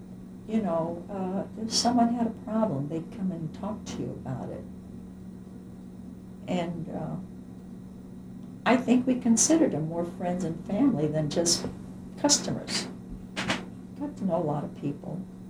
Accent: Madison, Illinois, United States; he wanted to go by our old home that we grew up in Madison and just see different parts of Granite City

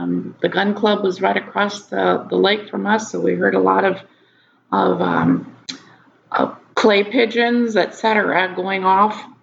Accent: Edwardsville, Illinois, United States; I was born and raised in Edwardsville and grew up here, I attended all the Edwardsville schools

